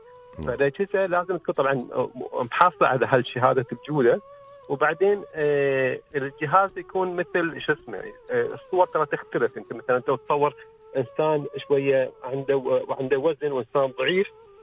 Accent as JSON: {"language": "Arabic", "country": "United Arab Emirates", "said": "فإحنا عندنا في الإمارات"}